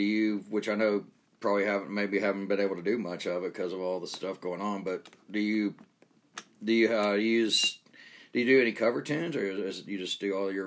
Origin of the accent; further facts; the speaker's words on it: Georgia, United States; now in Utah, United States; I'm originally from Georgia, but I've been in Utah for about 15 years.